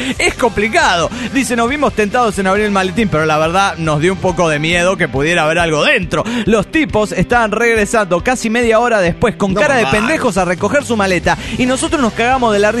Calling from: New Jersey, United States; de New Jersey.

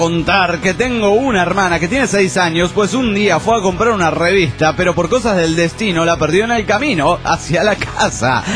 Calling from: Cuauhtémoc, Chihuahua, Mexico; Esto se despide desde Ciudad Cuauhtémoc, Chihuahua

